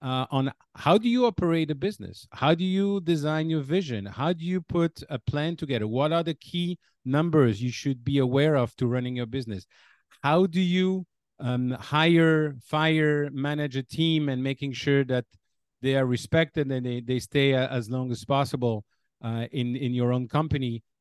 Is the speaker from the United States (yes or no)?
no; Belgium; I'm originally from Belgium